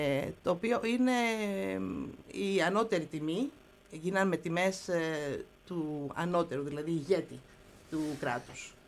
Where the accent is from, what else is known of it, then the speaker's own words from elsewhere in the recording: Thessaloniki, Central Macedonia, Greece; born there; Και από τους δύο γονείς, γεννήθηκα στη Θεσσαλονίκη το 1967.